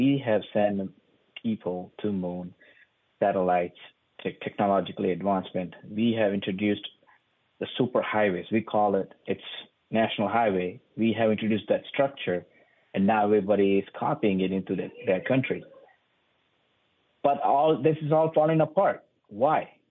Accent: India; English is a second language; moved away as an adult; now in United States; I was born and raised in India in lower middle class family, and I came to the United States in 2008.

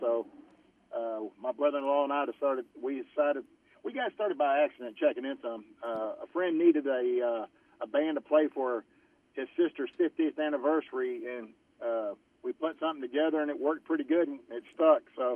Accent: Ennis, Texas, United States; born there; also born or lived in Houston / Austin; I was born in Ennis, but I lived in Houston for 10 years and Austin for 5 years, and I came back.

